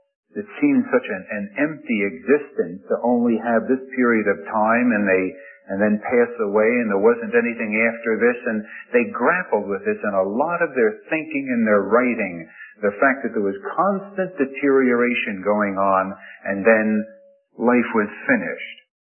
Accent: Houston, Texas, United States; I'm from Houston, Texas.

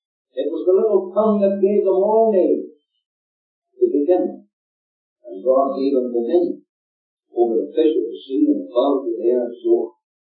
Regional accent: Ireland; We're very gracious even when we're away from Ireland.

